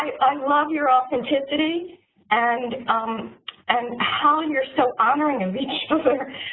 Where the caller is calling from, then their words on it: California, United States; I'm calling in from California and north of San Francisco.